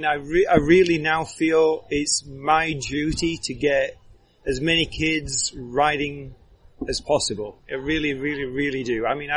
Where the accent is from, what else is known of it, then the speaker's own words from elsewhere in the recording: England, United Kingdom; growing up in England in kind of like late 70s, early 80s as being like a little kid